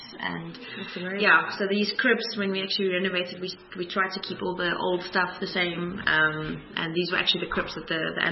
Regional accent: Pretoria, Gauteng, South Africa; I grew up in Pretoria and always knew I wanted to go study Stellenbosch University.

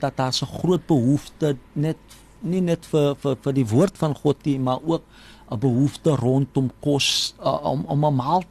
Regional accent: Athlone, Western Cape, South Africa; Ek is van Athlone oorspronklik.

